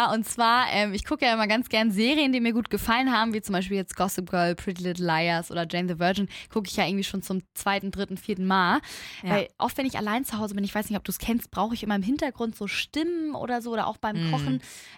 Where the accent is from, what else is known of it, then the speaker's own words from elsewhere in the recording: Germany; ich bin Deutsche, ich war nie im Ausland